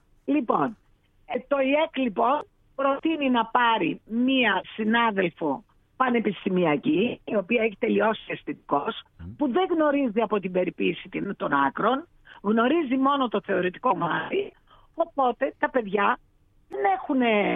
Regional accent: Macedonia, Greece; now in Ioannina, Greece; Δεν είμαι από εδώ. Δεν είμαι από εδώ. Είμαι από τη Μακεδονία.

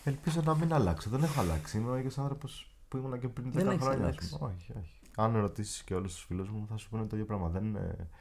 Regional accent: Athens, Attica, Greece; γιατί είμαι Αθηναίος, μένω στην Αθήνα, μένω στο κέντρο

